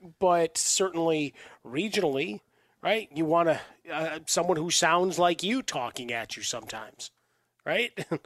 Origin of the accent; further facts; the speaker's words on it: Chicago, Illinois, United States; For me, only if I'm with my brothers and around my family or I'm really drunk do I really sound like I'm from the South Side of Chicago. But if you immerse me back there for a couple of days and I'm back home, all bets are off.